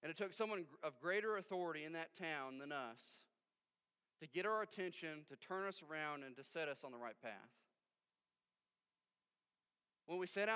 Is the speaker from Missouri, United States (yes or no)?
yes; Missouri, United States; They understand that we're from Missouri. We don't have a clue where we're at.